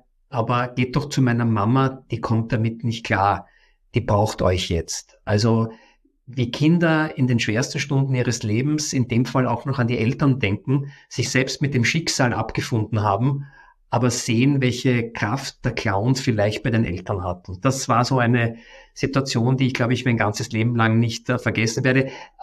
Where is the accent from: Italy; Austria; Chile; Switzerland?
Austria; Vienna; ich komme aus Wien, das ist meine Heimatstadt, bin aber in der ganzen Welt unterwegs